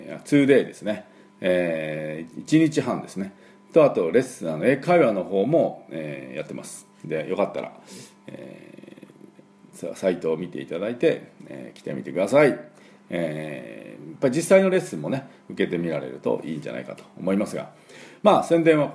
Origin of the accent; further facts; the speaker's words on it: Fukuoka, Japan; 九州はもちろん私のふるさと福岡